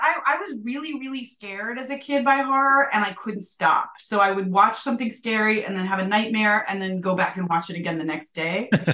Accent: New York, United States; I'm a New Yorker.

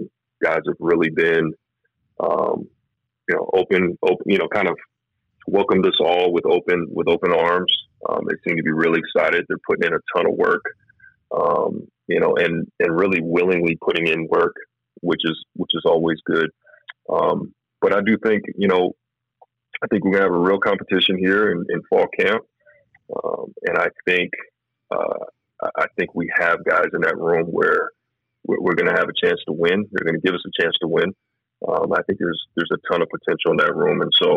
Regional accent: West Coast, United States; obviously, I grew up on the West Coast

